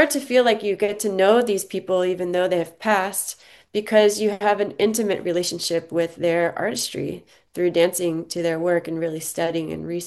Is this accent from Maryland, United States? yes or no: yes; Maryland, United States; I'm from the Maryland area. We would go to the Kennedy Center every year to see Ailey as young kids.